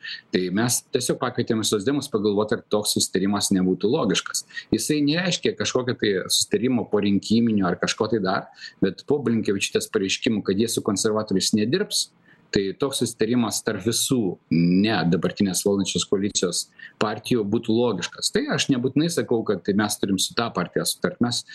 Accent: Samogitia, Lithuania; Aš esu žemaitis

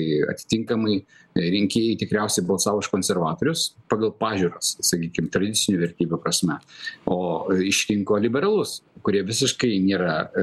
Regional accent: Samogitia, Lithuania; Aš esu žemaitis

